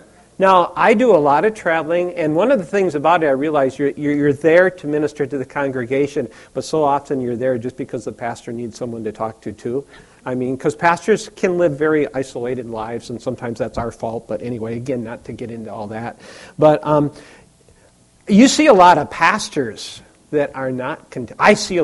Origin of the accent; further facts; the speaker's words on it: Wisconsin, United States; But, growing up in Wisconsin, by the way, you all are not having the winters that I remember growing up as a kid having.